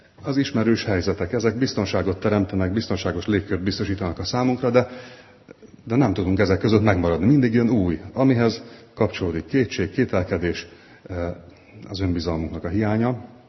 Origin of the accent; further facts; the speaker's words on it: Fót, Pest, Hungary; az egész falu, én Fóton nőttem föl, tudtam mindig, hogy megyünk az óvodába